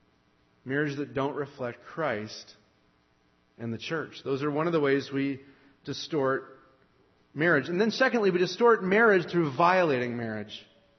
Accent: Canada; now in United States; My home country of Canada

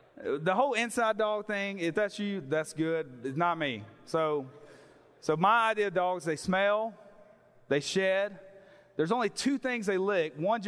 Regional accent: Mississippi, United States; Now, I know I'm from Mississippi, y'all, but us Mississippians, we do have high culture there, okay?

